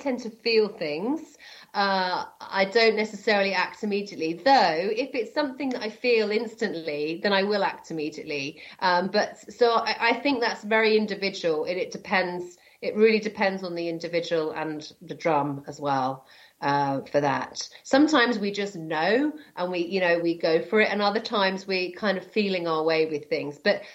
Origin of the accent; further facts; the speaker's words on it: Scotland, United Kingdom; And I'm saying that from Scotland, and Scotland is damp. I'm often if I'm outside, it's damp and it's rainy. I live by the sea, so there's a sea air